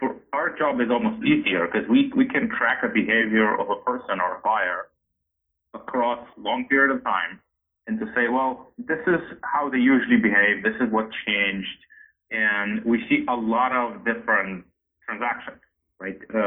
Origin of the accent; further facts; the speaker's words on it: Israel; I come from Israel, so we have some interesting debates with pollsters in Israel